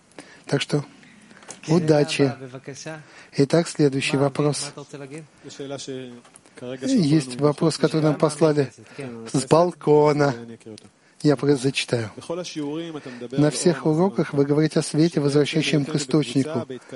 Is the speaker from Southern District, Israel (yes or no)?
no; Haifa, Haifa District, Israel; я из Хайфы.